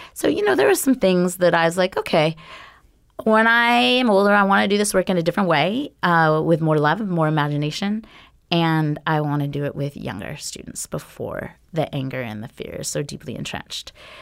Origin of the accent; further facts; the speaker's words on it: Los Angeles, California, United States; I grew up in Los Angeles, and forced busing was an issue when I was in the LA area.